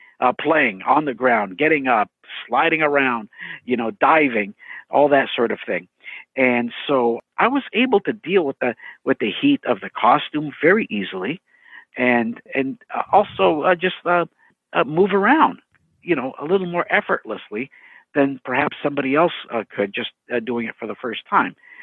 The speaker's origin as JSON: {"language": "English", "country": "Canada", "tie": "born or raised there", "said": "Growing up in Canada, I was a goalie in hockey"}